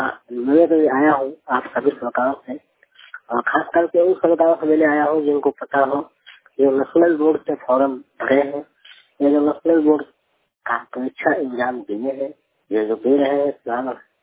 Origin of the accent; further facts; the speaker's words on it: Bihar, India; जिला बेगूसराय, बिहार के रहने वाला हूँ।